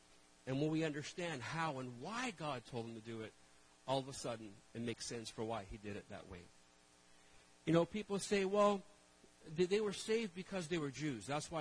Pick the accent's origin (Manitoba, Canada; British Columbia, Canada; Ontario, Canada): Ontario, Canada; Toronto; My parents came from Portugal to Canada when I was just 2 years old. And we grew up in a very poor part of Toronto. There was gangs. I grew up on Sterling Avenue in Toronto, across the street from a junkyard.